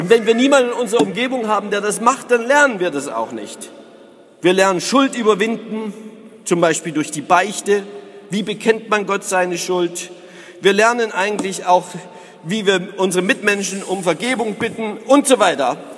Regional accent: East Germany, Germany; Ich selber bin ja sozialisiert worden, aufgewachsen in der DDR

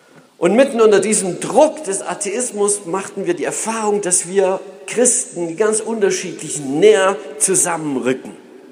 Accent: Saxony, Germany; Ich bin ja im Osten Deutschlands aufgewachsen als ein Ossi aus Sachsen.

